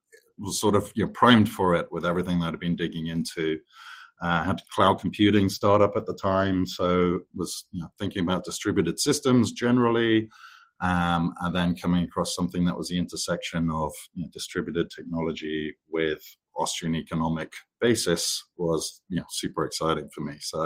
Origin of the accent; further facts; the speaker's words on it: London, United Kingdom; And I grew up in London